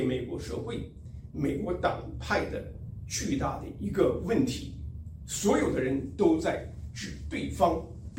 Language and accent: Chinese; China; 难道美国人比我们中国人更有罪吗？